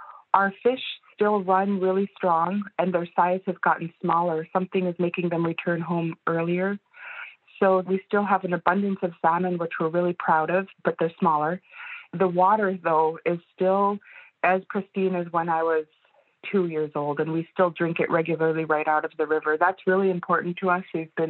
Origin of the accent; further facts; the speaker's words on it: Igiugig, Alaska, United States; I was born and raised in Igiaga'ik, and I went off to school with an intention to return to help my community. We're a close-knit community of about 70 people, and I see a lot of opportunity as well as a high quality of life in Igiaga'ik.